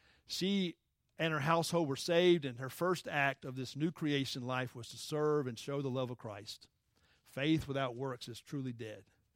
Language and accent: English; Atlanta, Georgia, United States; Now, me, I'm from Atlanta. I don't trust any stranger walking up saying, hey, come to my hotel.